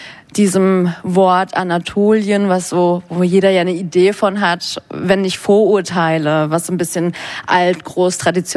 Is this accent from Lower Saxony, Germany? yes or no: no; Baden-Württemberg, Germany; Ich bin in Baden-Württemberg groß geworden